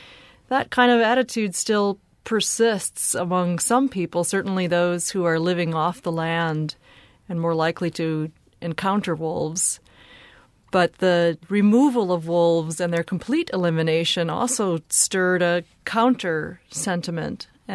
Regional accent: Wisconsin, United States; I grew up in Wisconsin, and for me it was fascinating to learn about this new era in Wisconsin environmental history

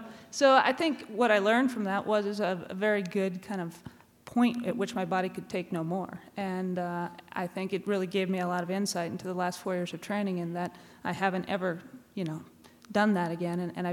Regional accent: Anchorage, Alaska, United States; And growing up in Anchorage, Alaska, some people kind of stopped me along my way and say, now … you know, running through the winter, deep snow

